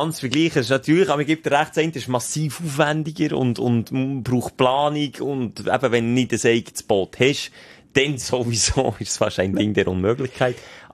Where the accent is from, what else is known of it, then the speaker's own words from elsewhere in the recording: Gümmenen, Bern, Switzerland; Also jetzt Gümmen, wo ich aufgewachsen bin, haben wir auch einen